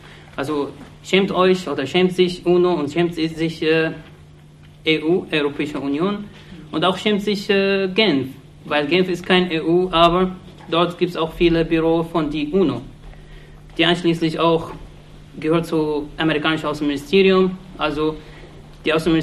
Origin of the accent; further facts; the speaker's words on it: Iraq; German is a second language; Als irakischer Bürger, der kommt aus dem Irak, und ich selber habe ich erlebt, die ersten Angriffe, erste Aggression, und vor ein paar Monaten auch bin ich wieder zurück.